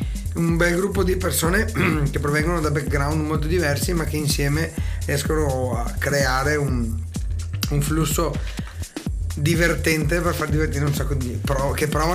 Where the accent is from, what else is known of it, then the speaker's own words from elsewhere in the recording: Fontaniva, Veneto, Italy; noi siamo da Fontaniva